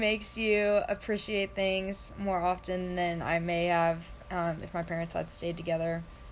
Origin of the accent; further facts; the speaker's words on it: Dallas, Texas, United States; also born or lived in Kansas; We went to high school together. We're both from Dallas. I'm a Kappa at Ole Miss. I was born in Kansas.